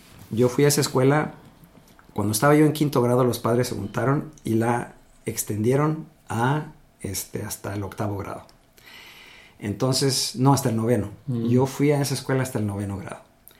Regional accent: Mexico City, Mexico; also born or lived in Monterrey; yo nací en la Ciudad de México. Me eduqué, pero mis padres se mudaron a Monterrey. Entonces, fui a un kindergarten bilingüe primero. Luego regresé a México, fui a escuelas. Empecé en la escuela británica.

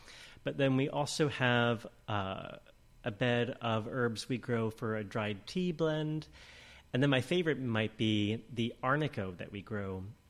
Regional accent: Manhattan, New York, United States; I grew up in Manhattan, so what I didn't know about how food grows could fill this studio.

